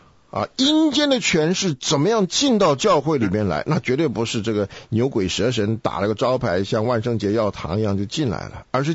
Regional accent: China; now in United States; 在美国吃饭呢，到最后才给你甜点吃，因为先给你甜点的，他就吃不下去。对，我们中国人吃不惯，因为太甜了。美国这个甜真甜了。

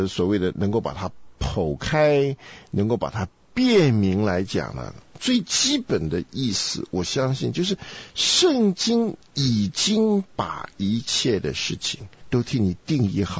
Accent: China; 我们从中国来，是不是？中国有这个几千年的酱缸文化。

